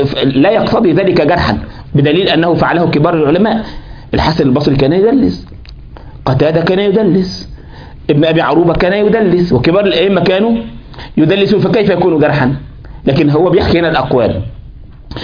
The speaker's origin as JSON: {"language": "Arabic", "region": "Kafr El Sheikh Governorate", "country": "Egypt", "said": "لكن هو يقصد مدينة عندنا في كفر الشيخ اسمها الرياض، قرية اسمها الرياض."}